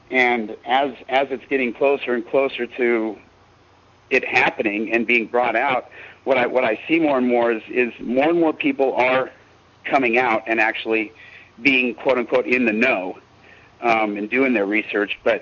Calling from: Lake Havasu City, Arizona, United States; And I am calling from Lake Havasu City, Arizona.

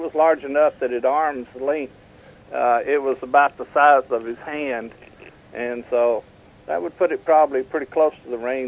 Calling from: Kentucky, United States; from Kentucky.

